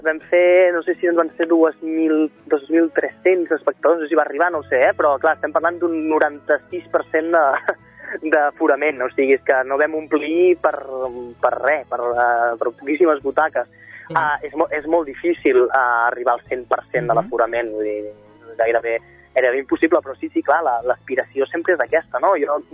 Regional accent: Sabadell, Catalonia, Spain; això de ser de Sabadell i els que som de la Creu Alta, ser de la Creu Alta

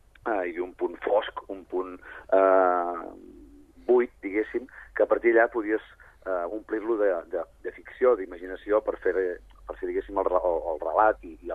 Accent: Besalú, Catalonia, Spain; Jo sóc fill de Besalú, això és un petit poble de les comarques de Girona, de la comarca de la Garrotxa

